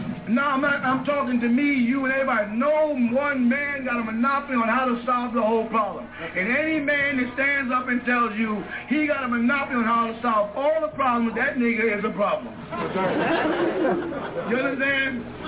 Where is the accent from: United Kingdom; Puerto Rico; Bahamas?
Puerto Rico; Carolina; born there; I was born in Carolina, Puerto Rico